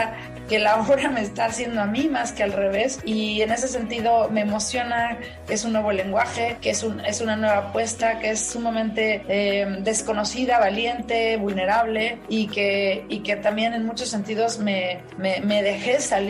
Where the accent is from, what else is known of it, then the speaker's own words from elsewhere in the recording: Mexico; como persona, como amiga, como ser humano, como mexicana y como mujer también